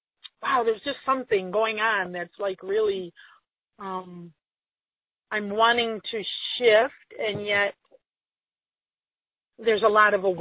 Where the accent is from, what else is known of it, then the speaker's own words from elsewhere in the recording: Kalamazoo, Michigan, United States; born there; Where I'm born. I was born in Kalamazoo.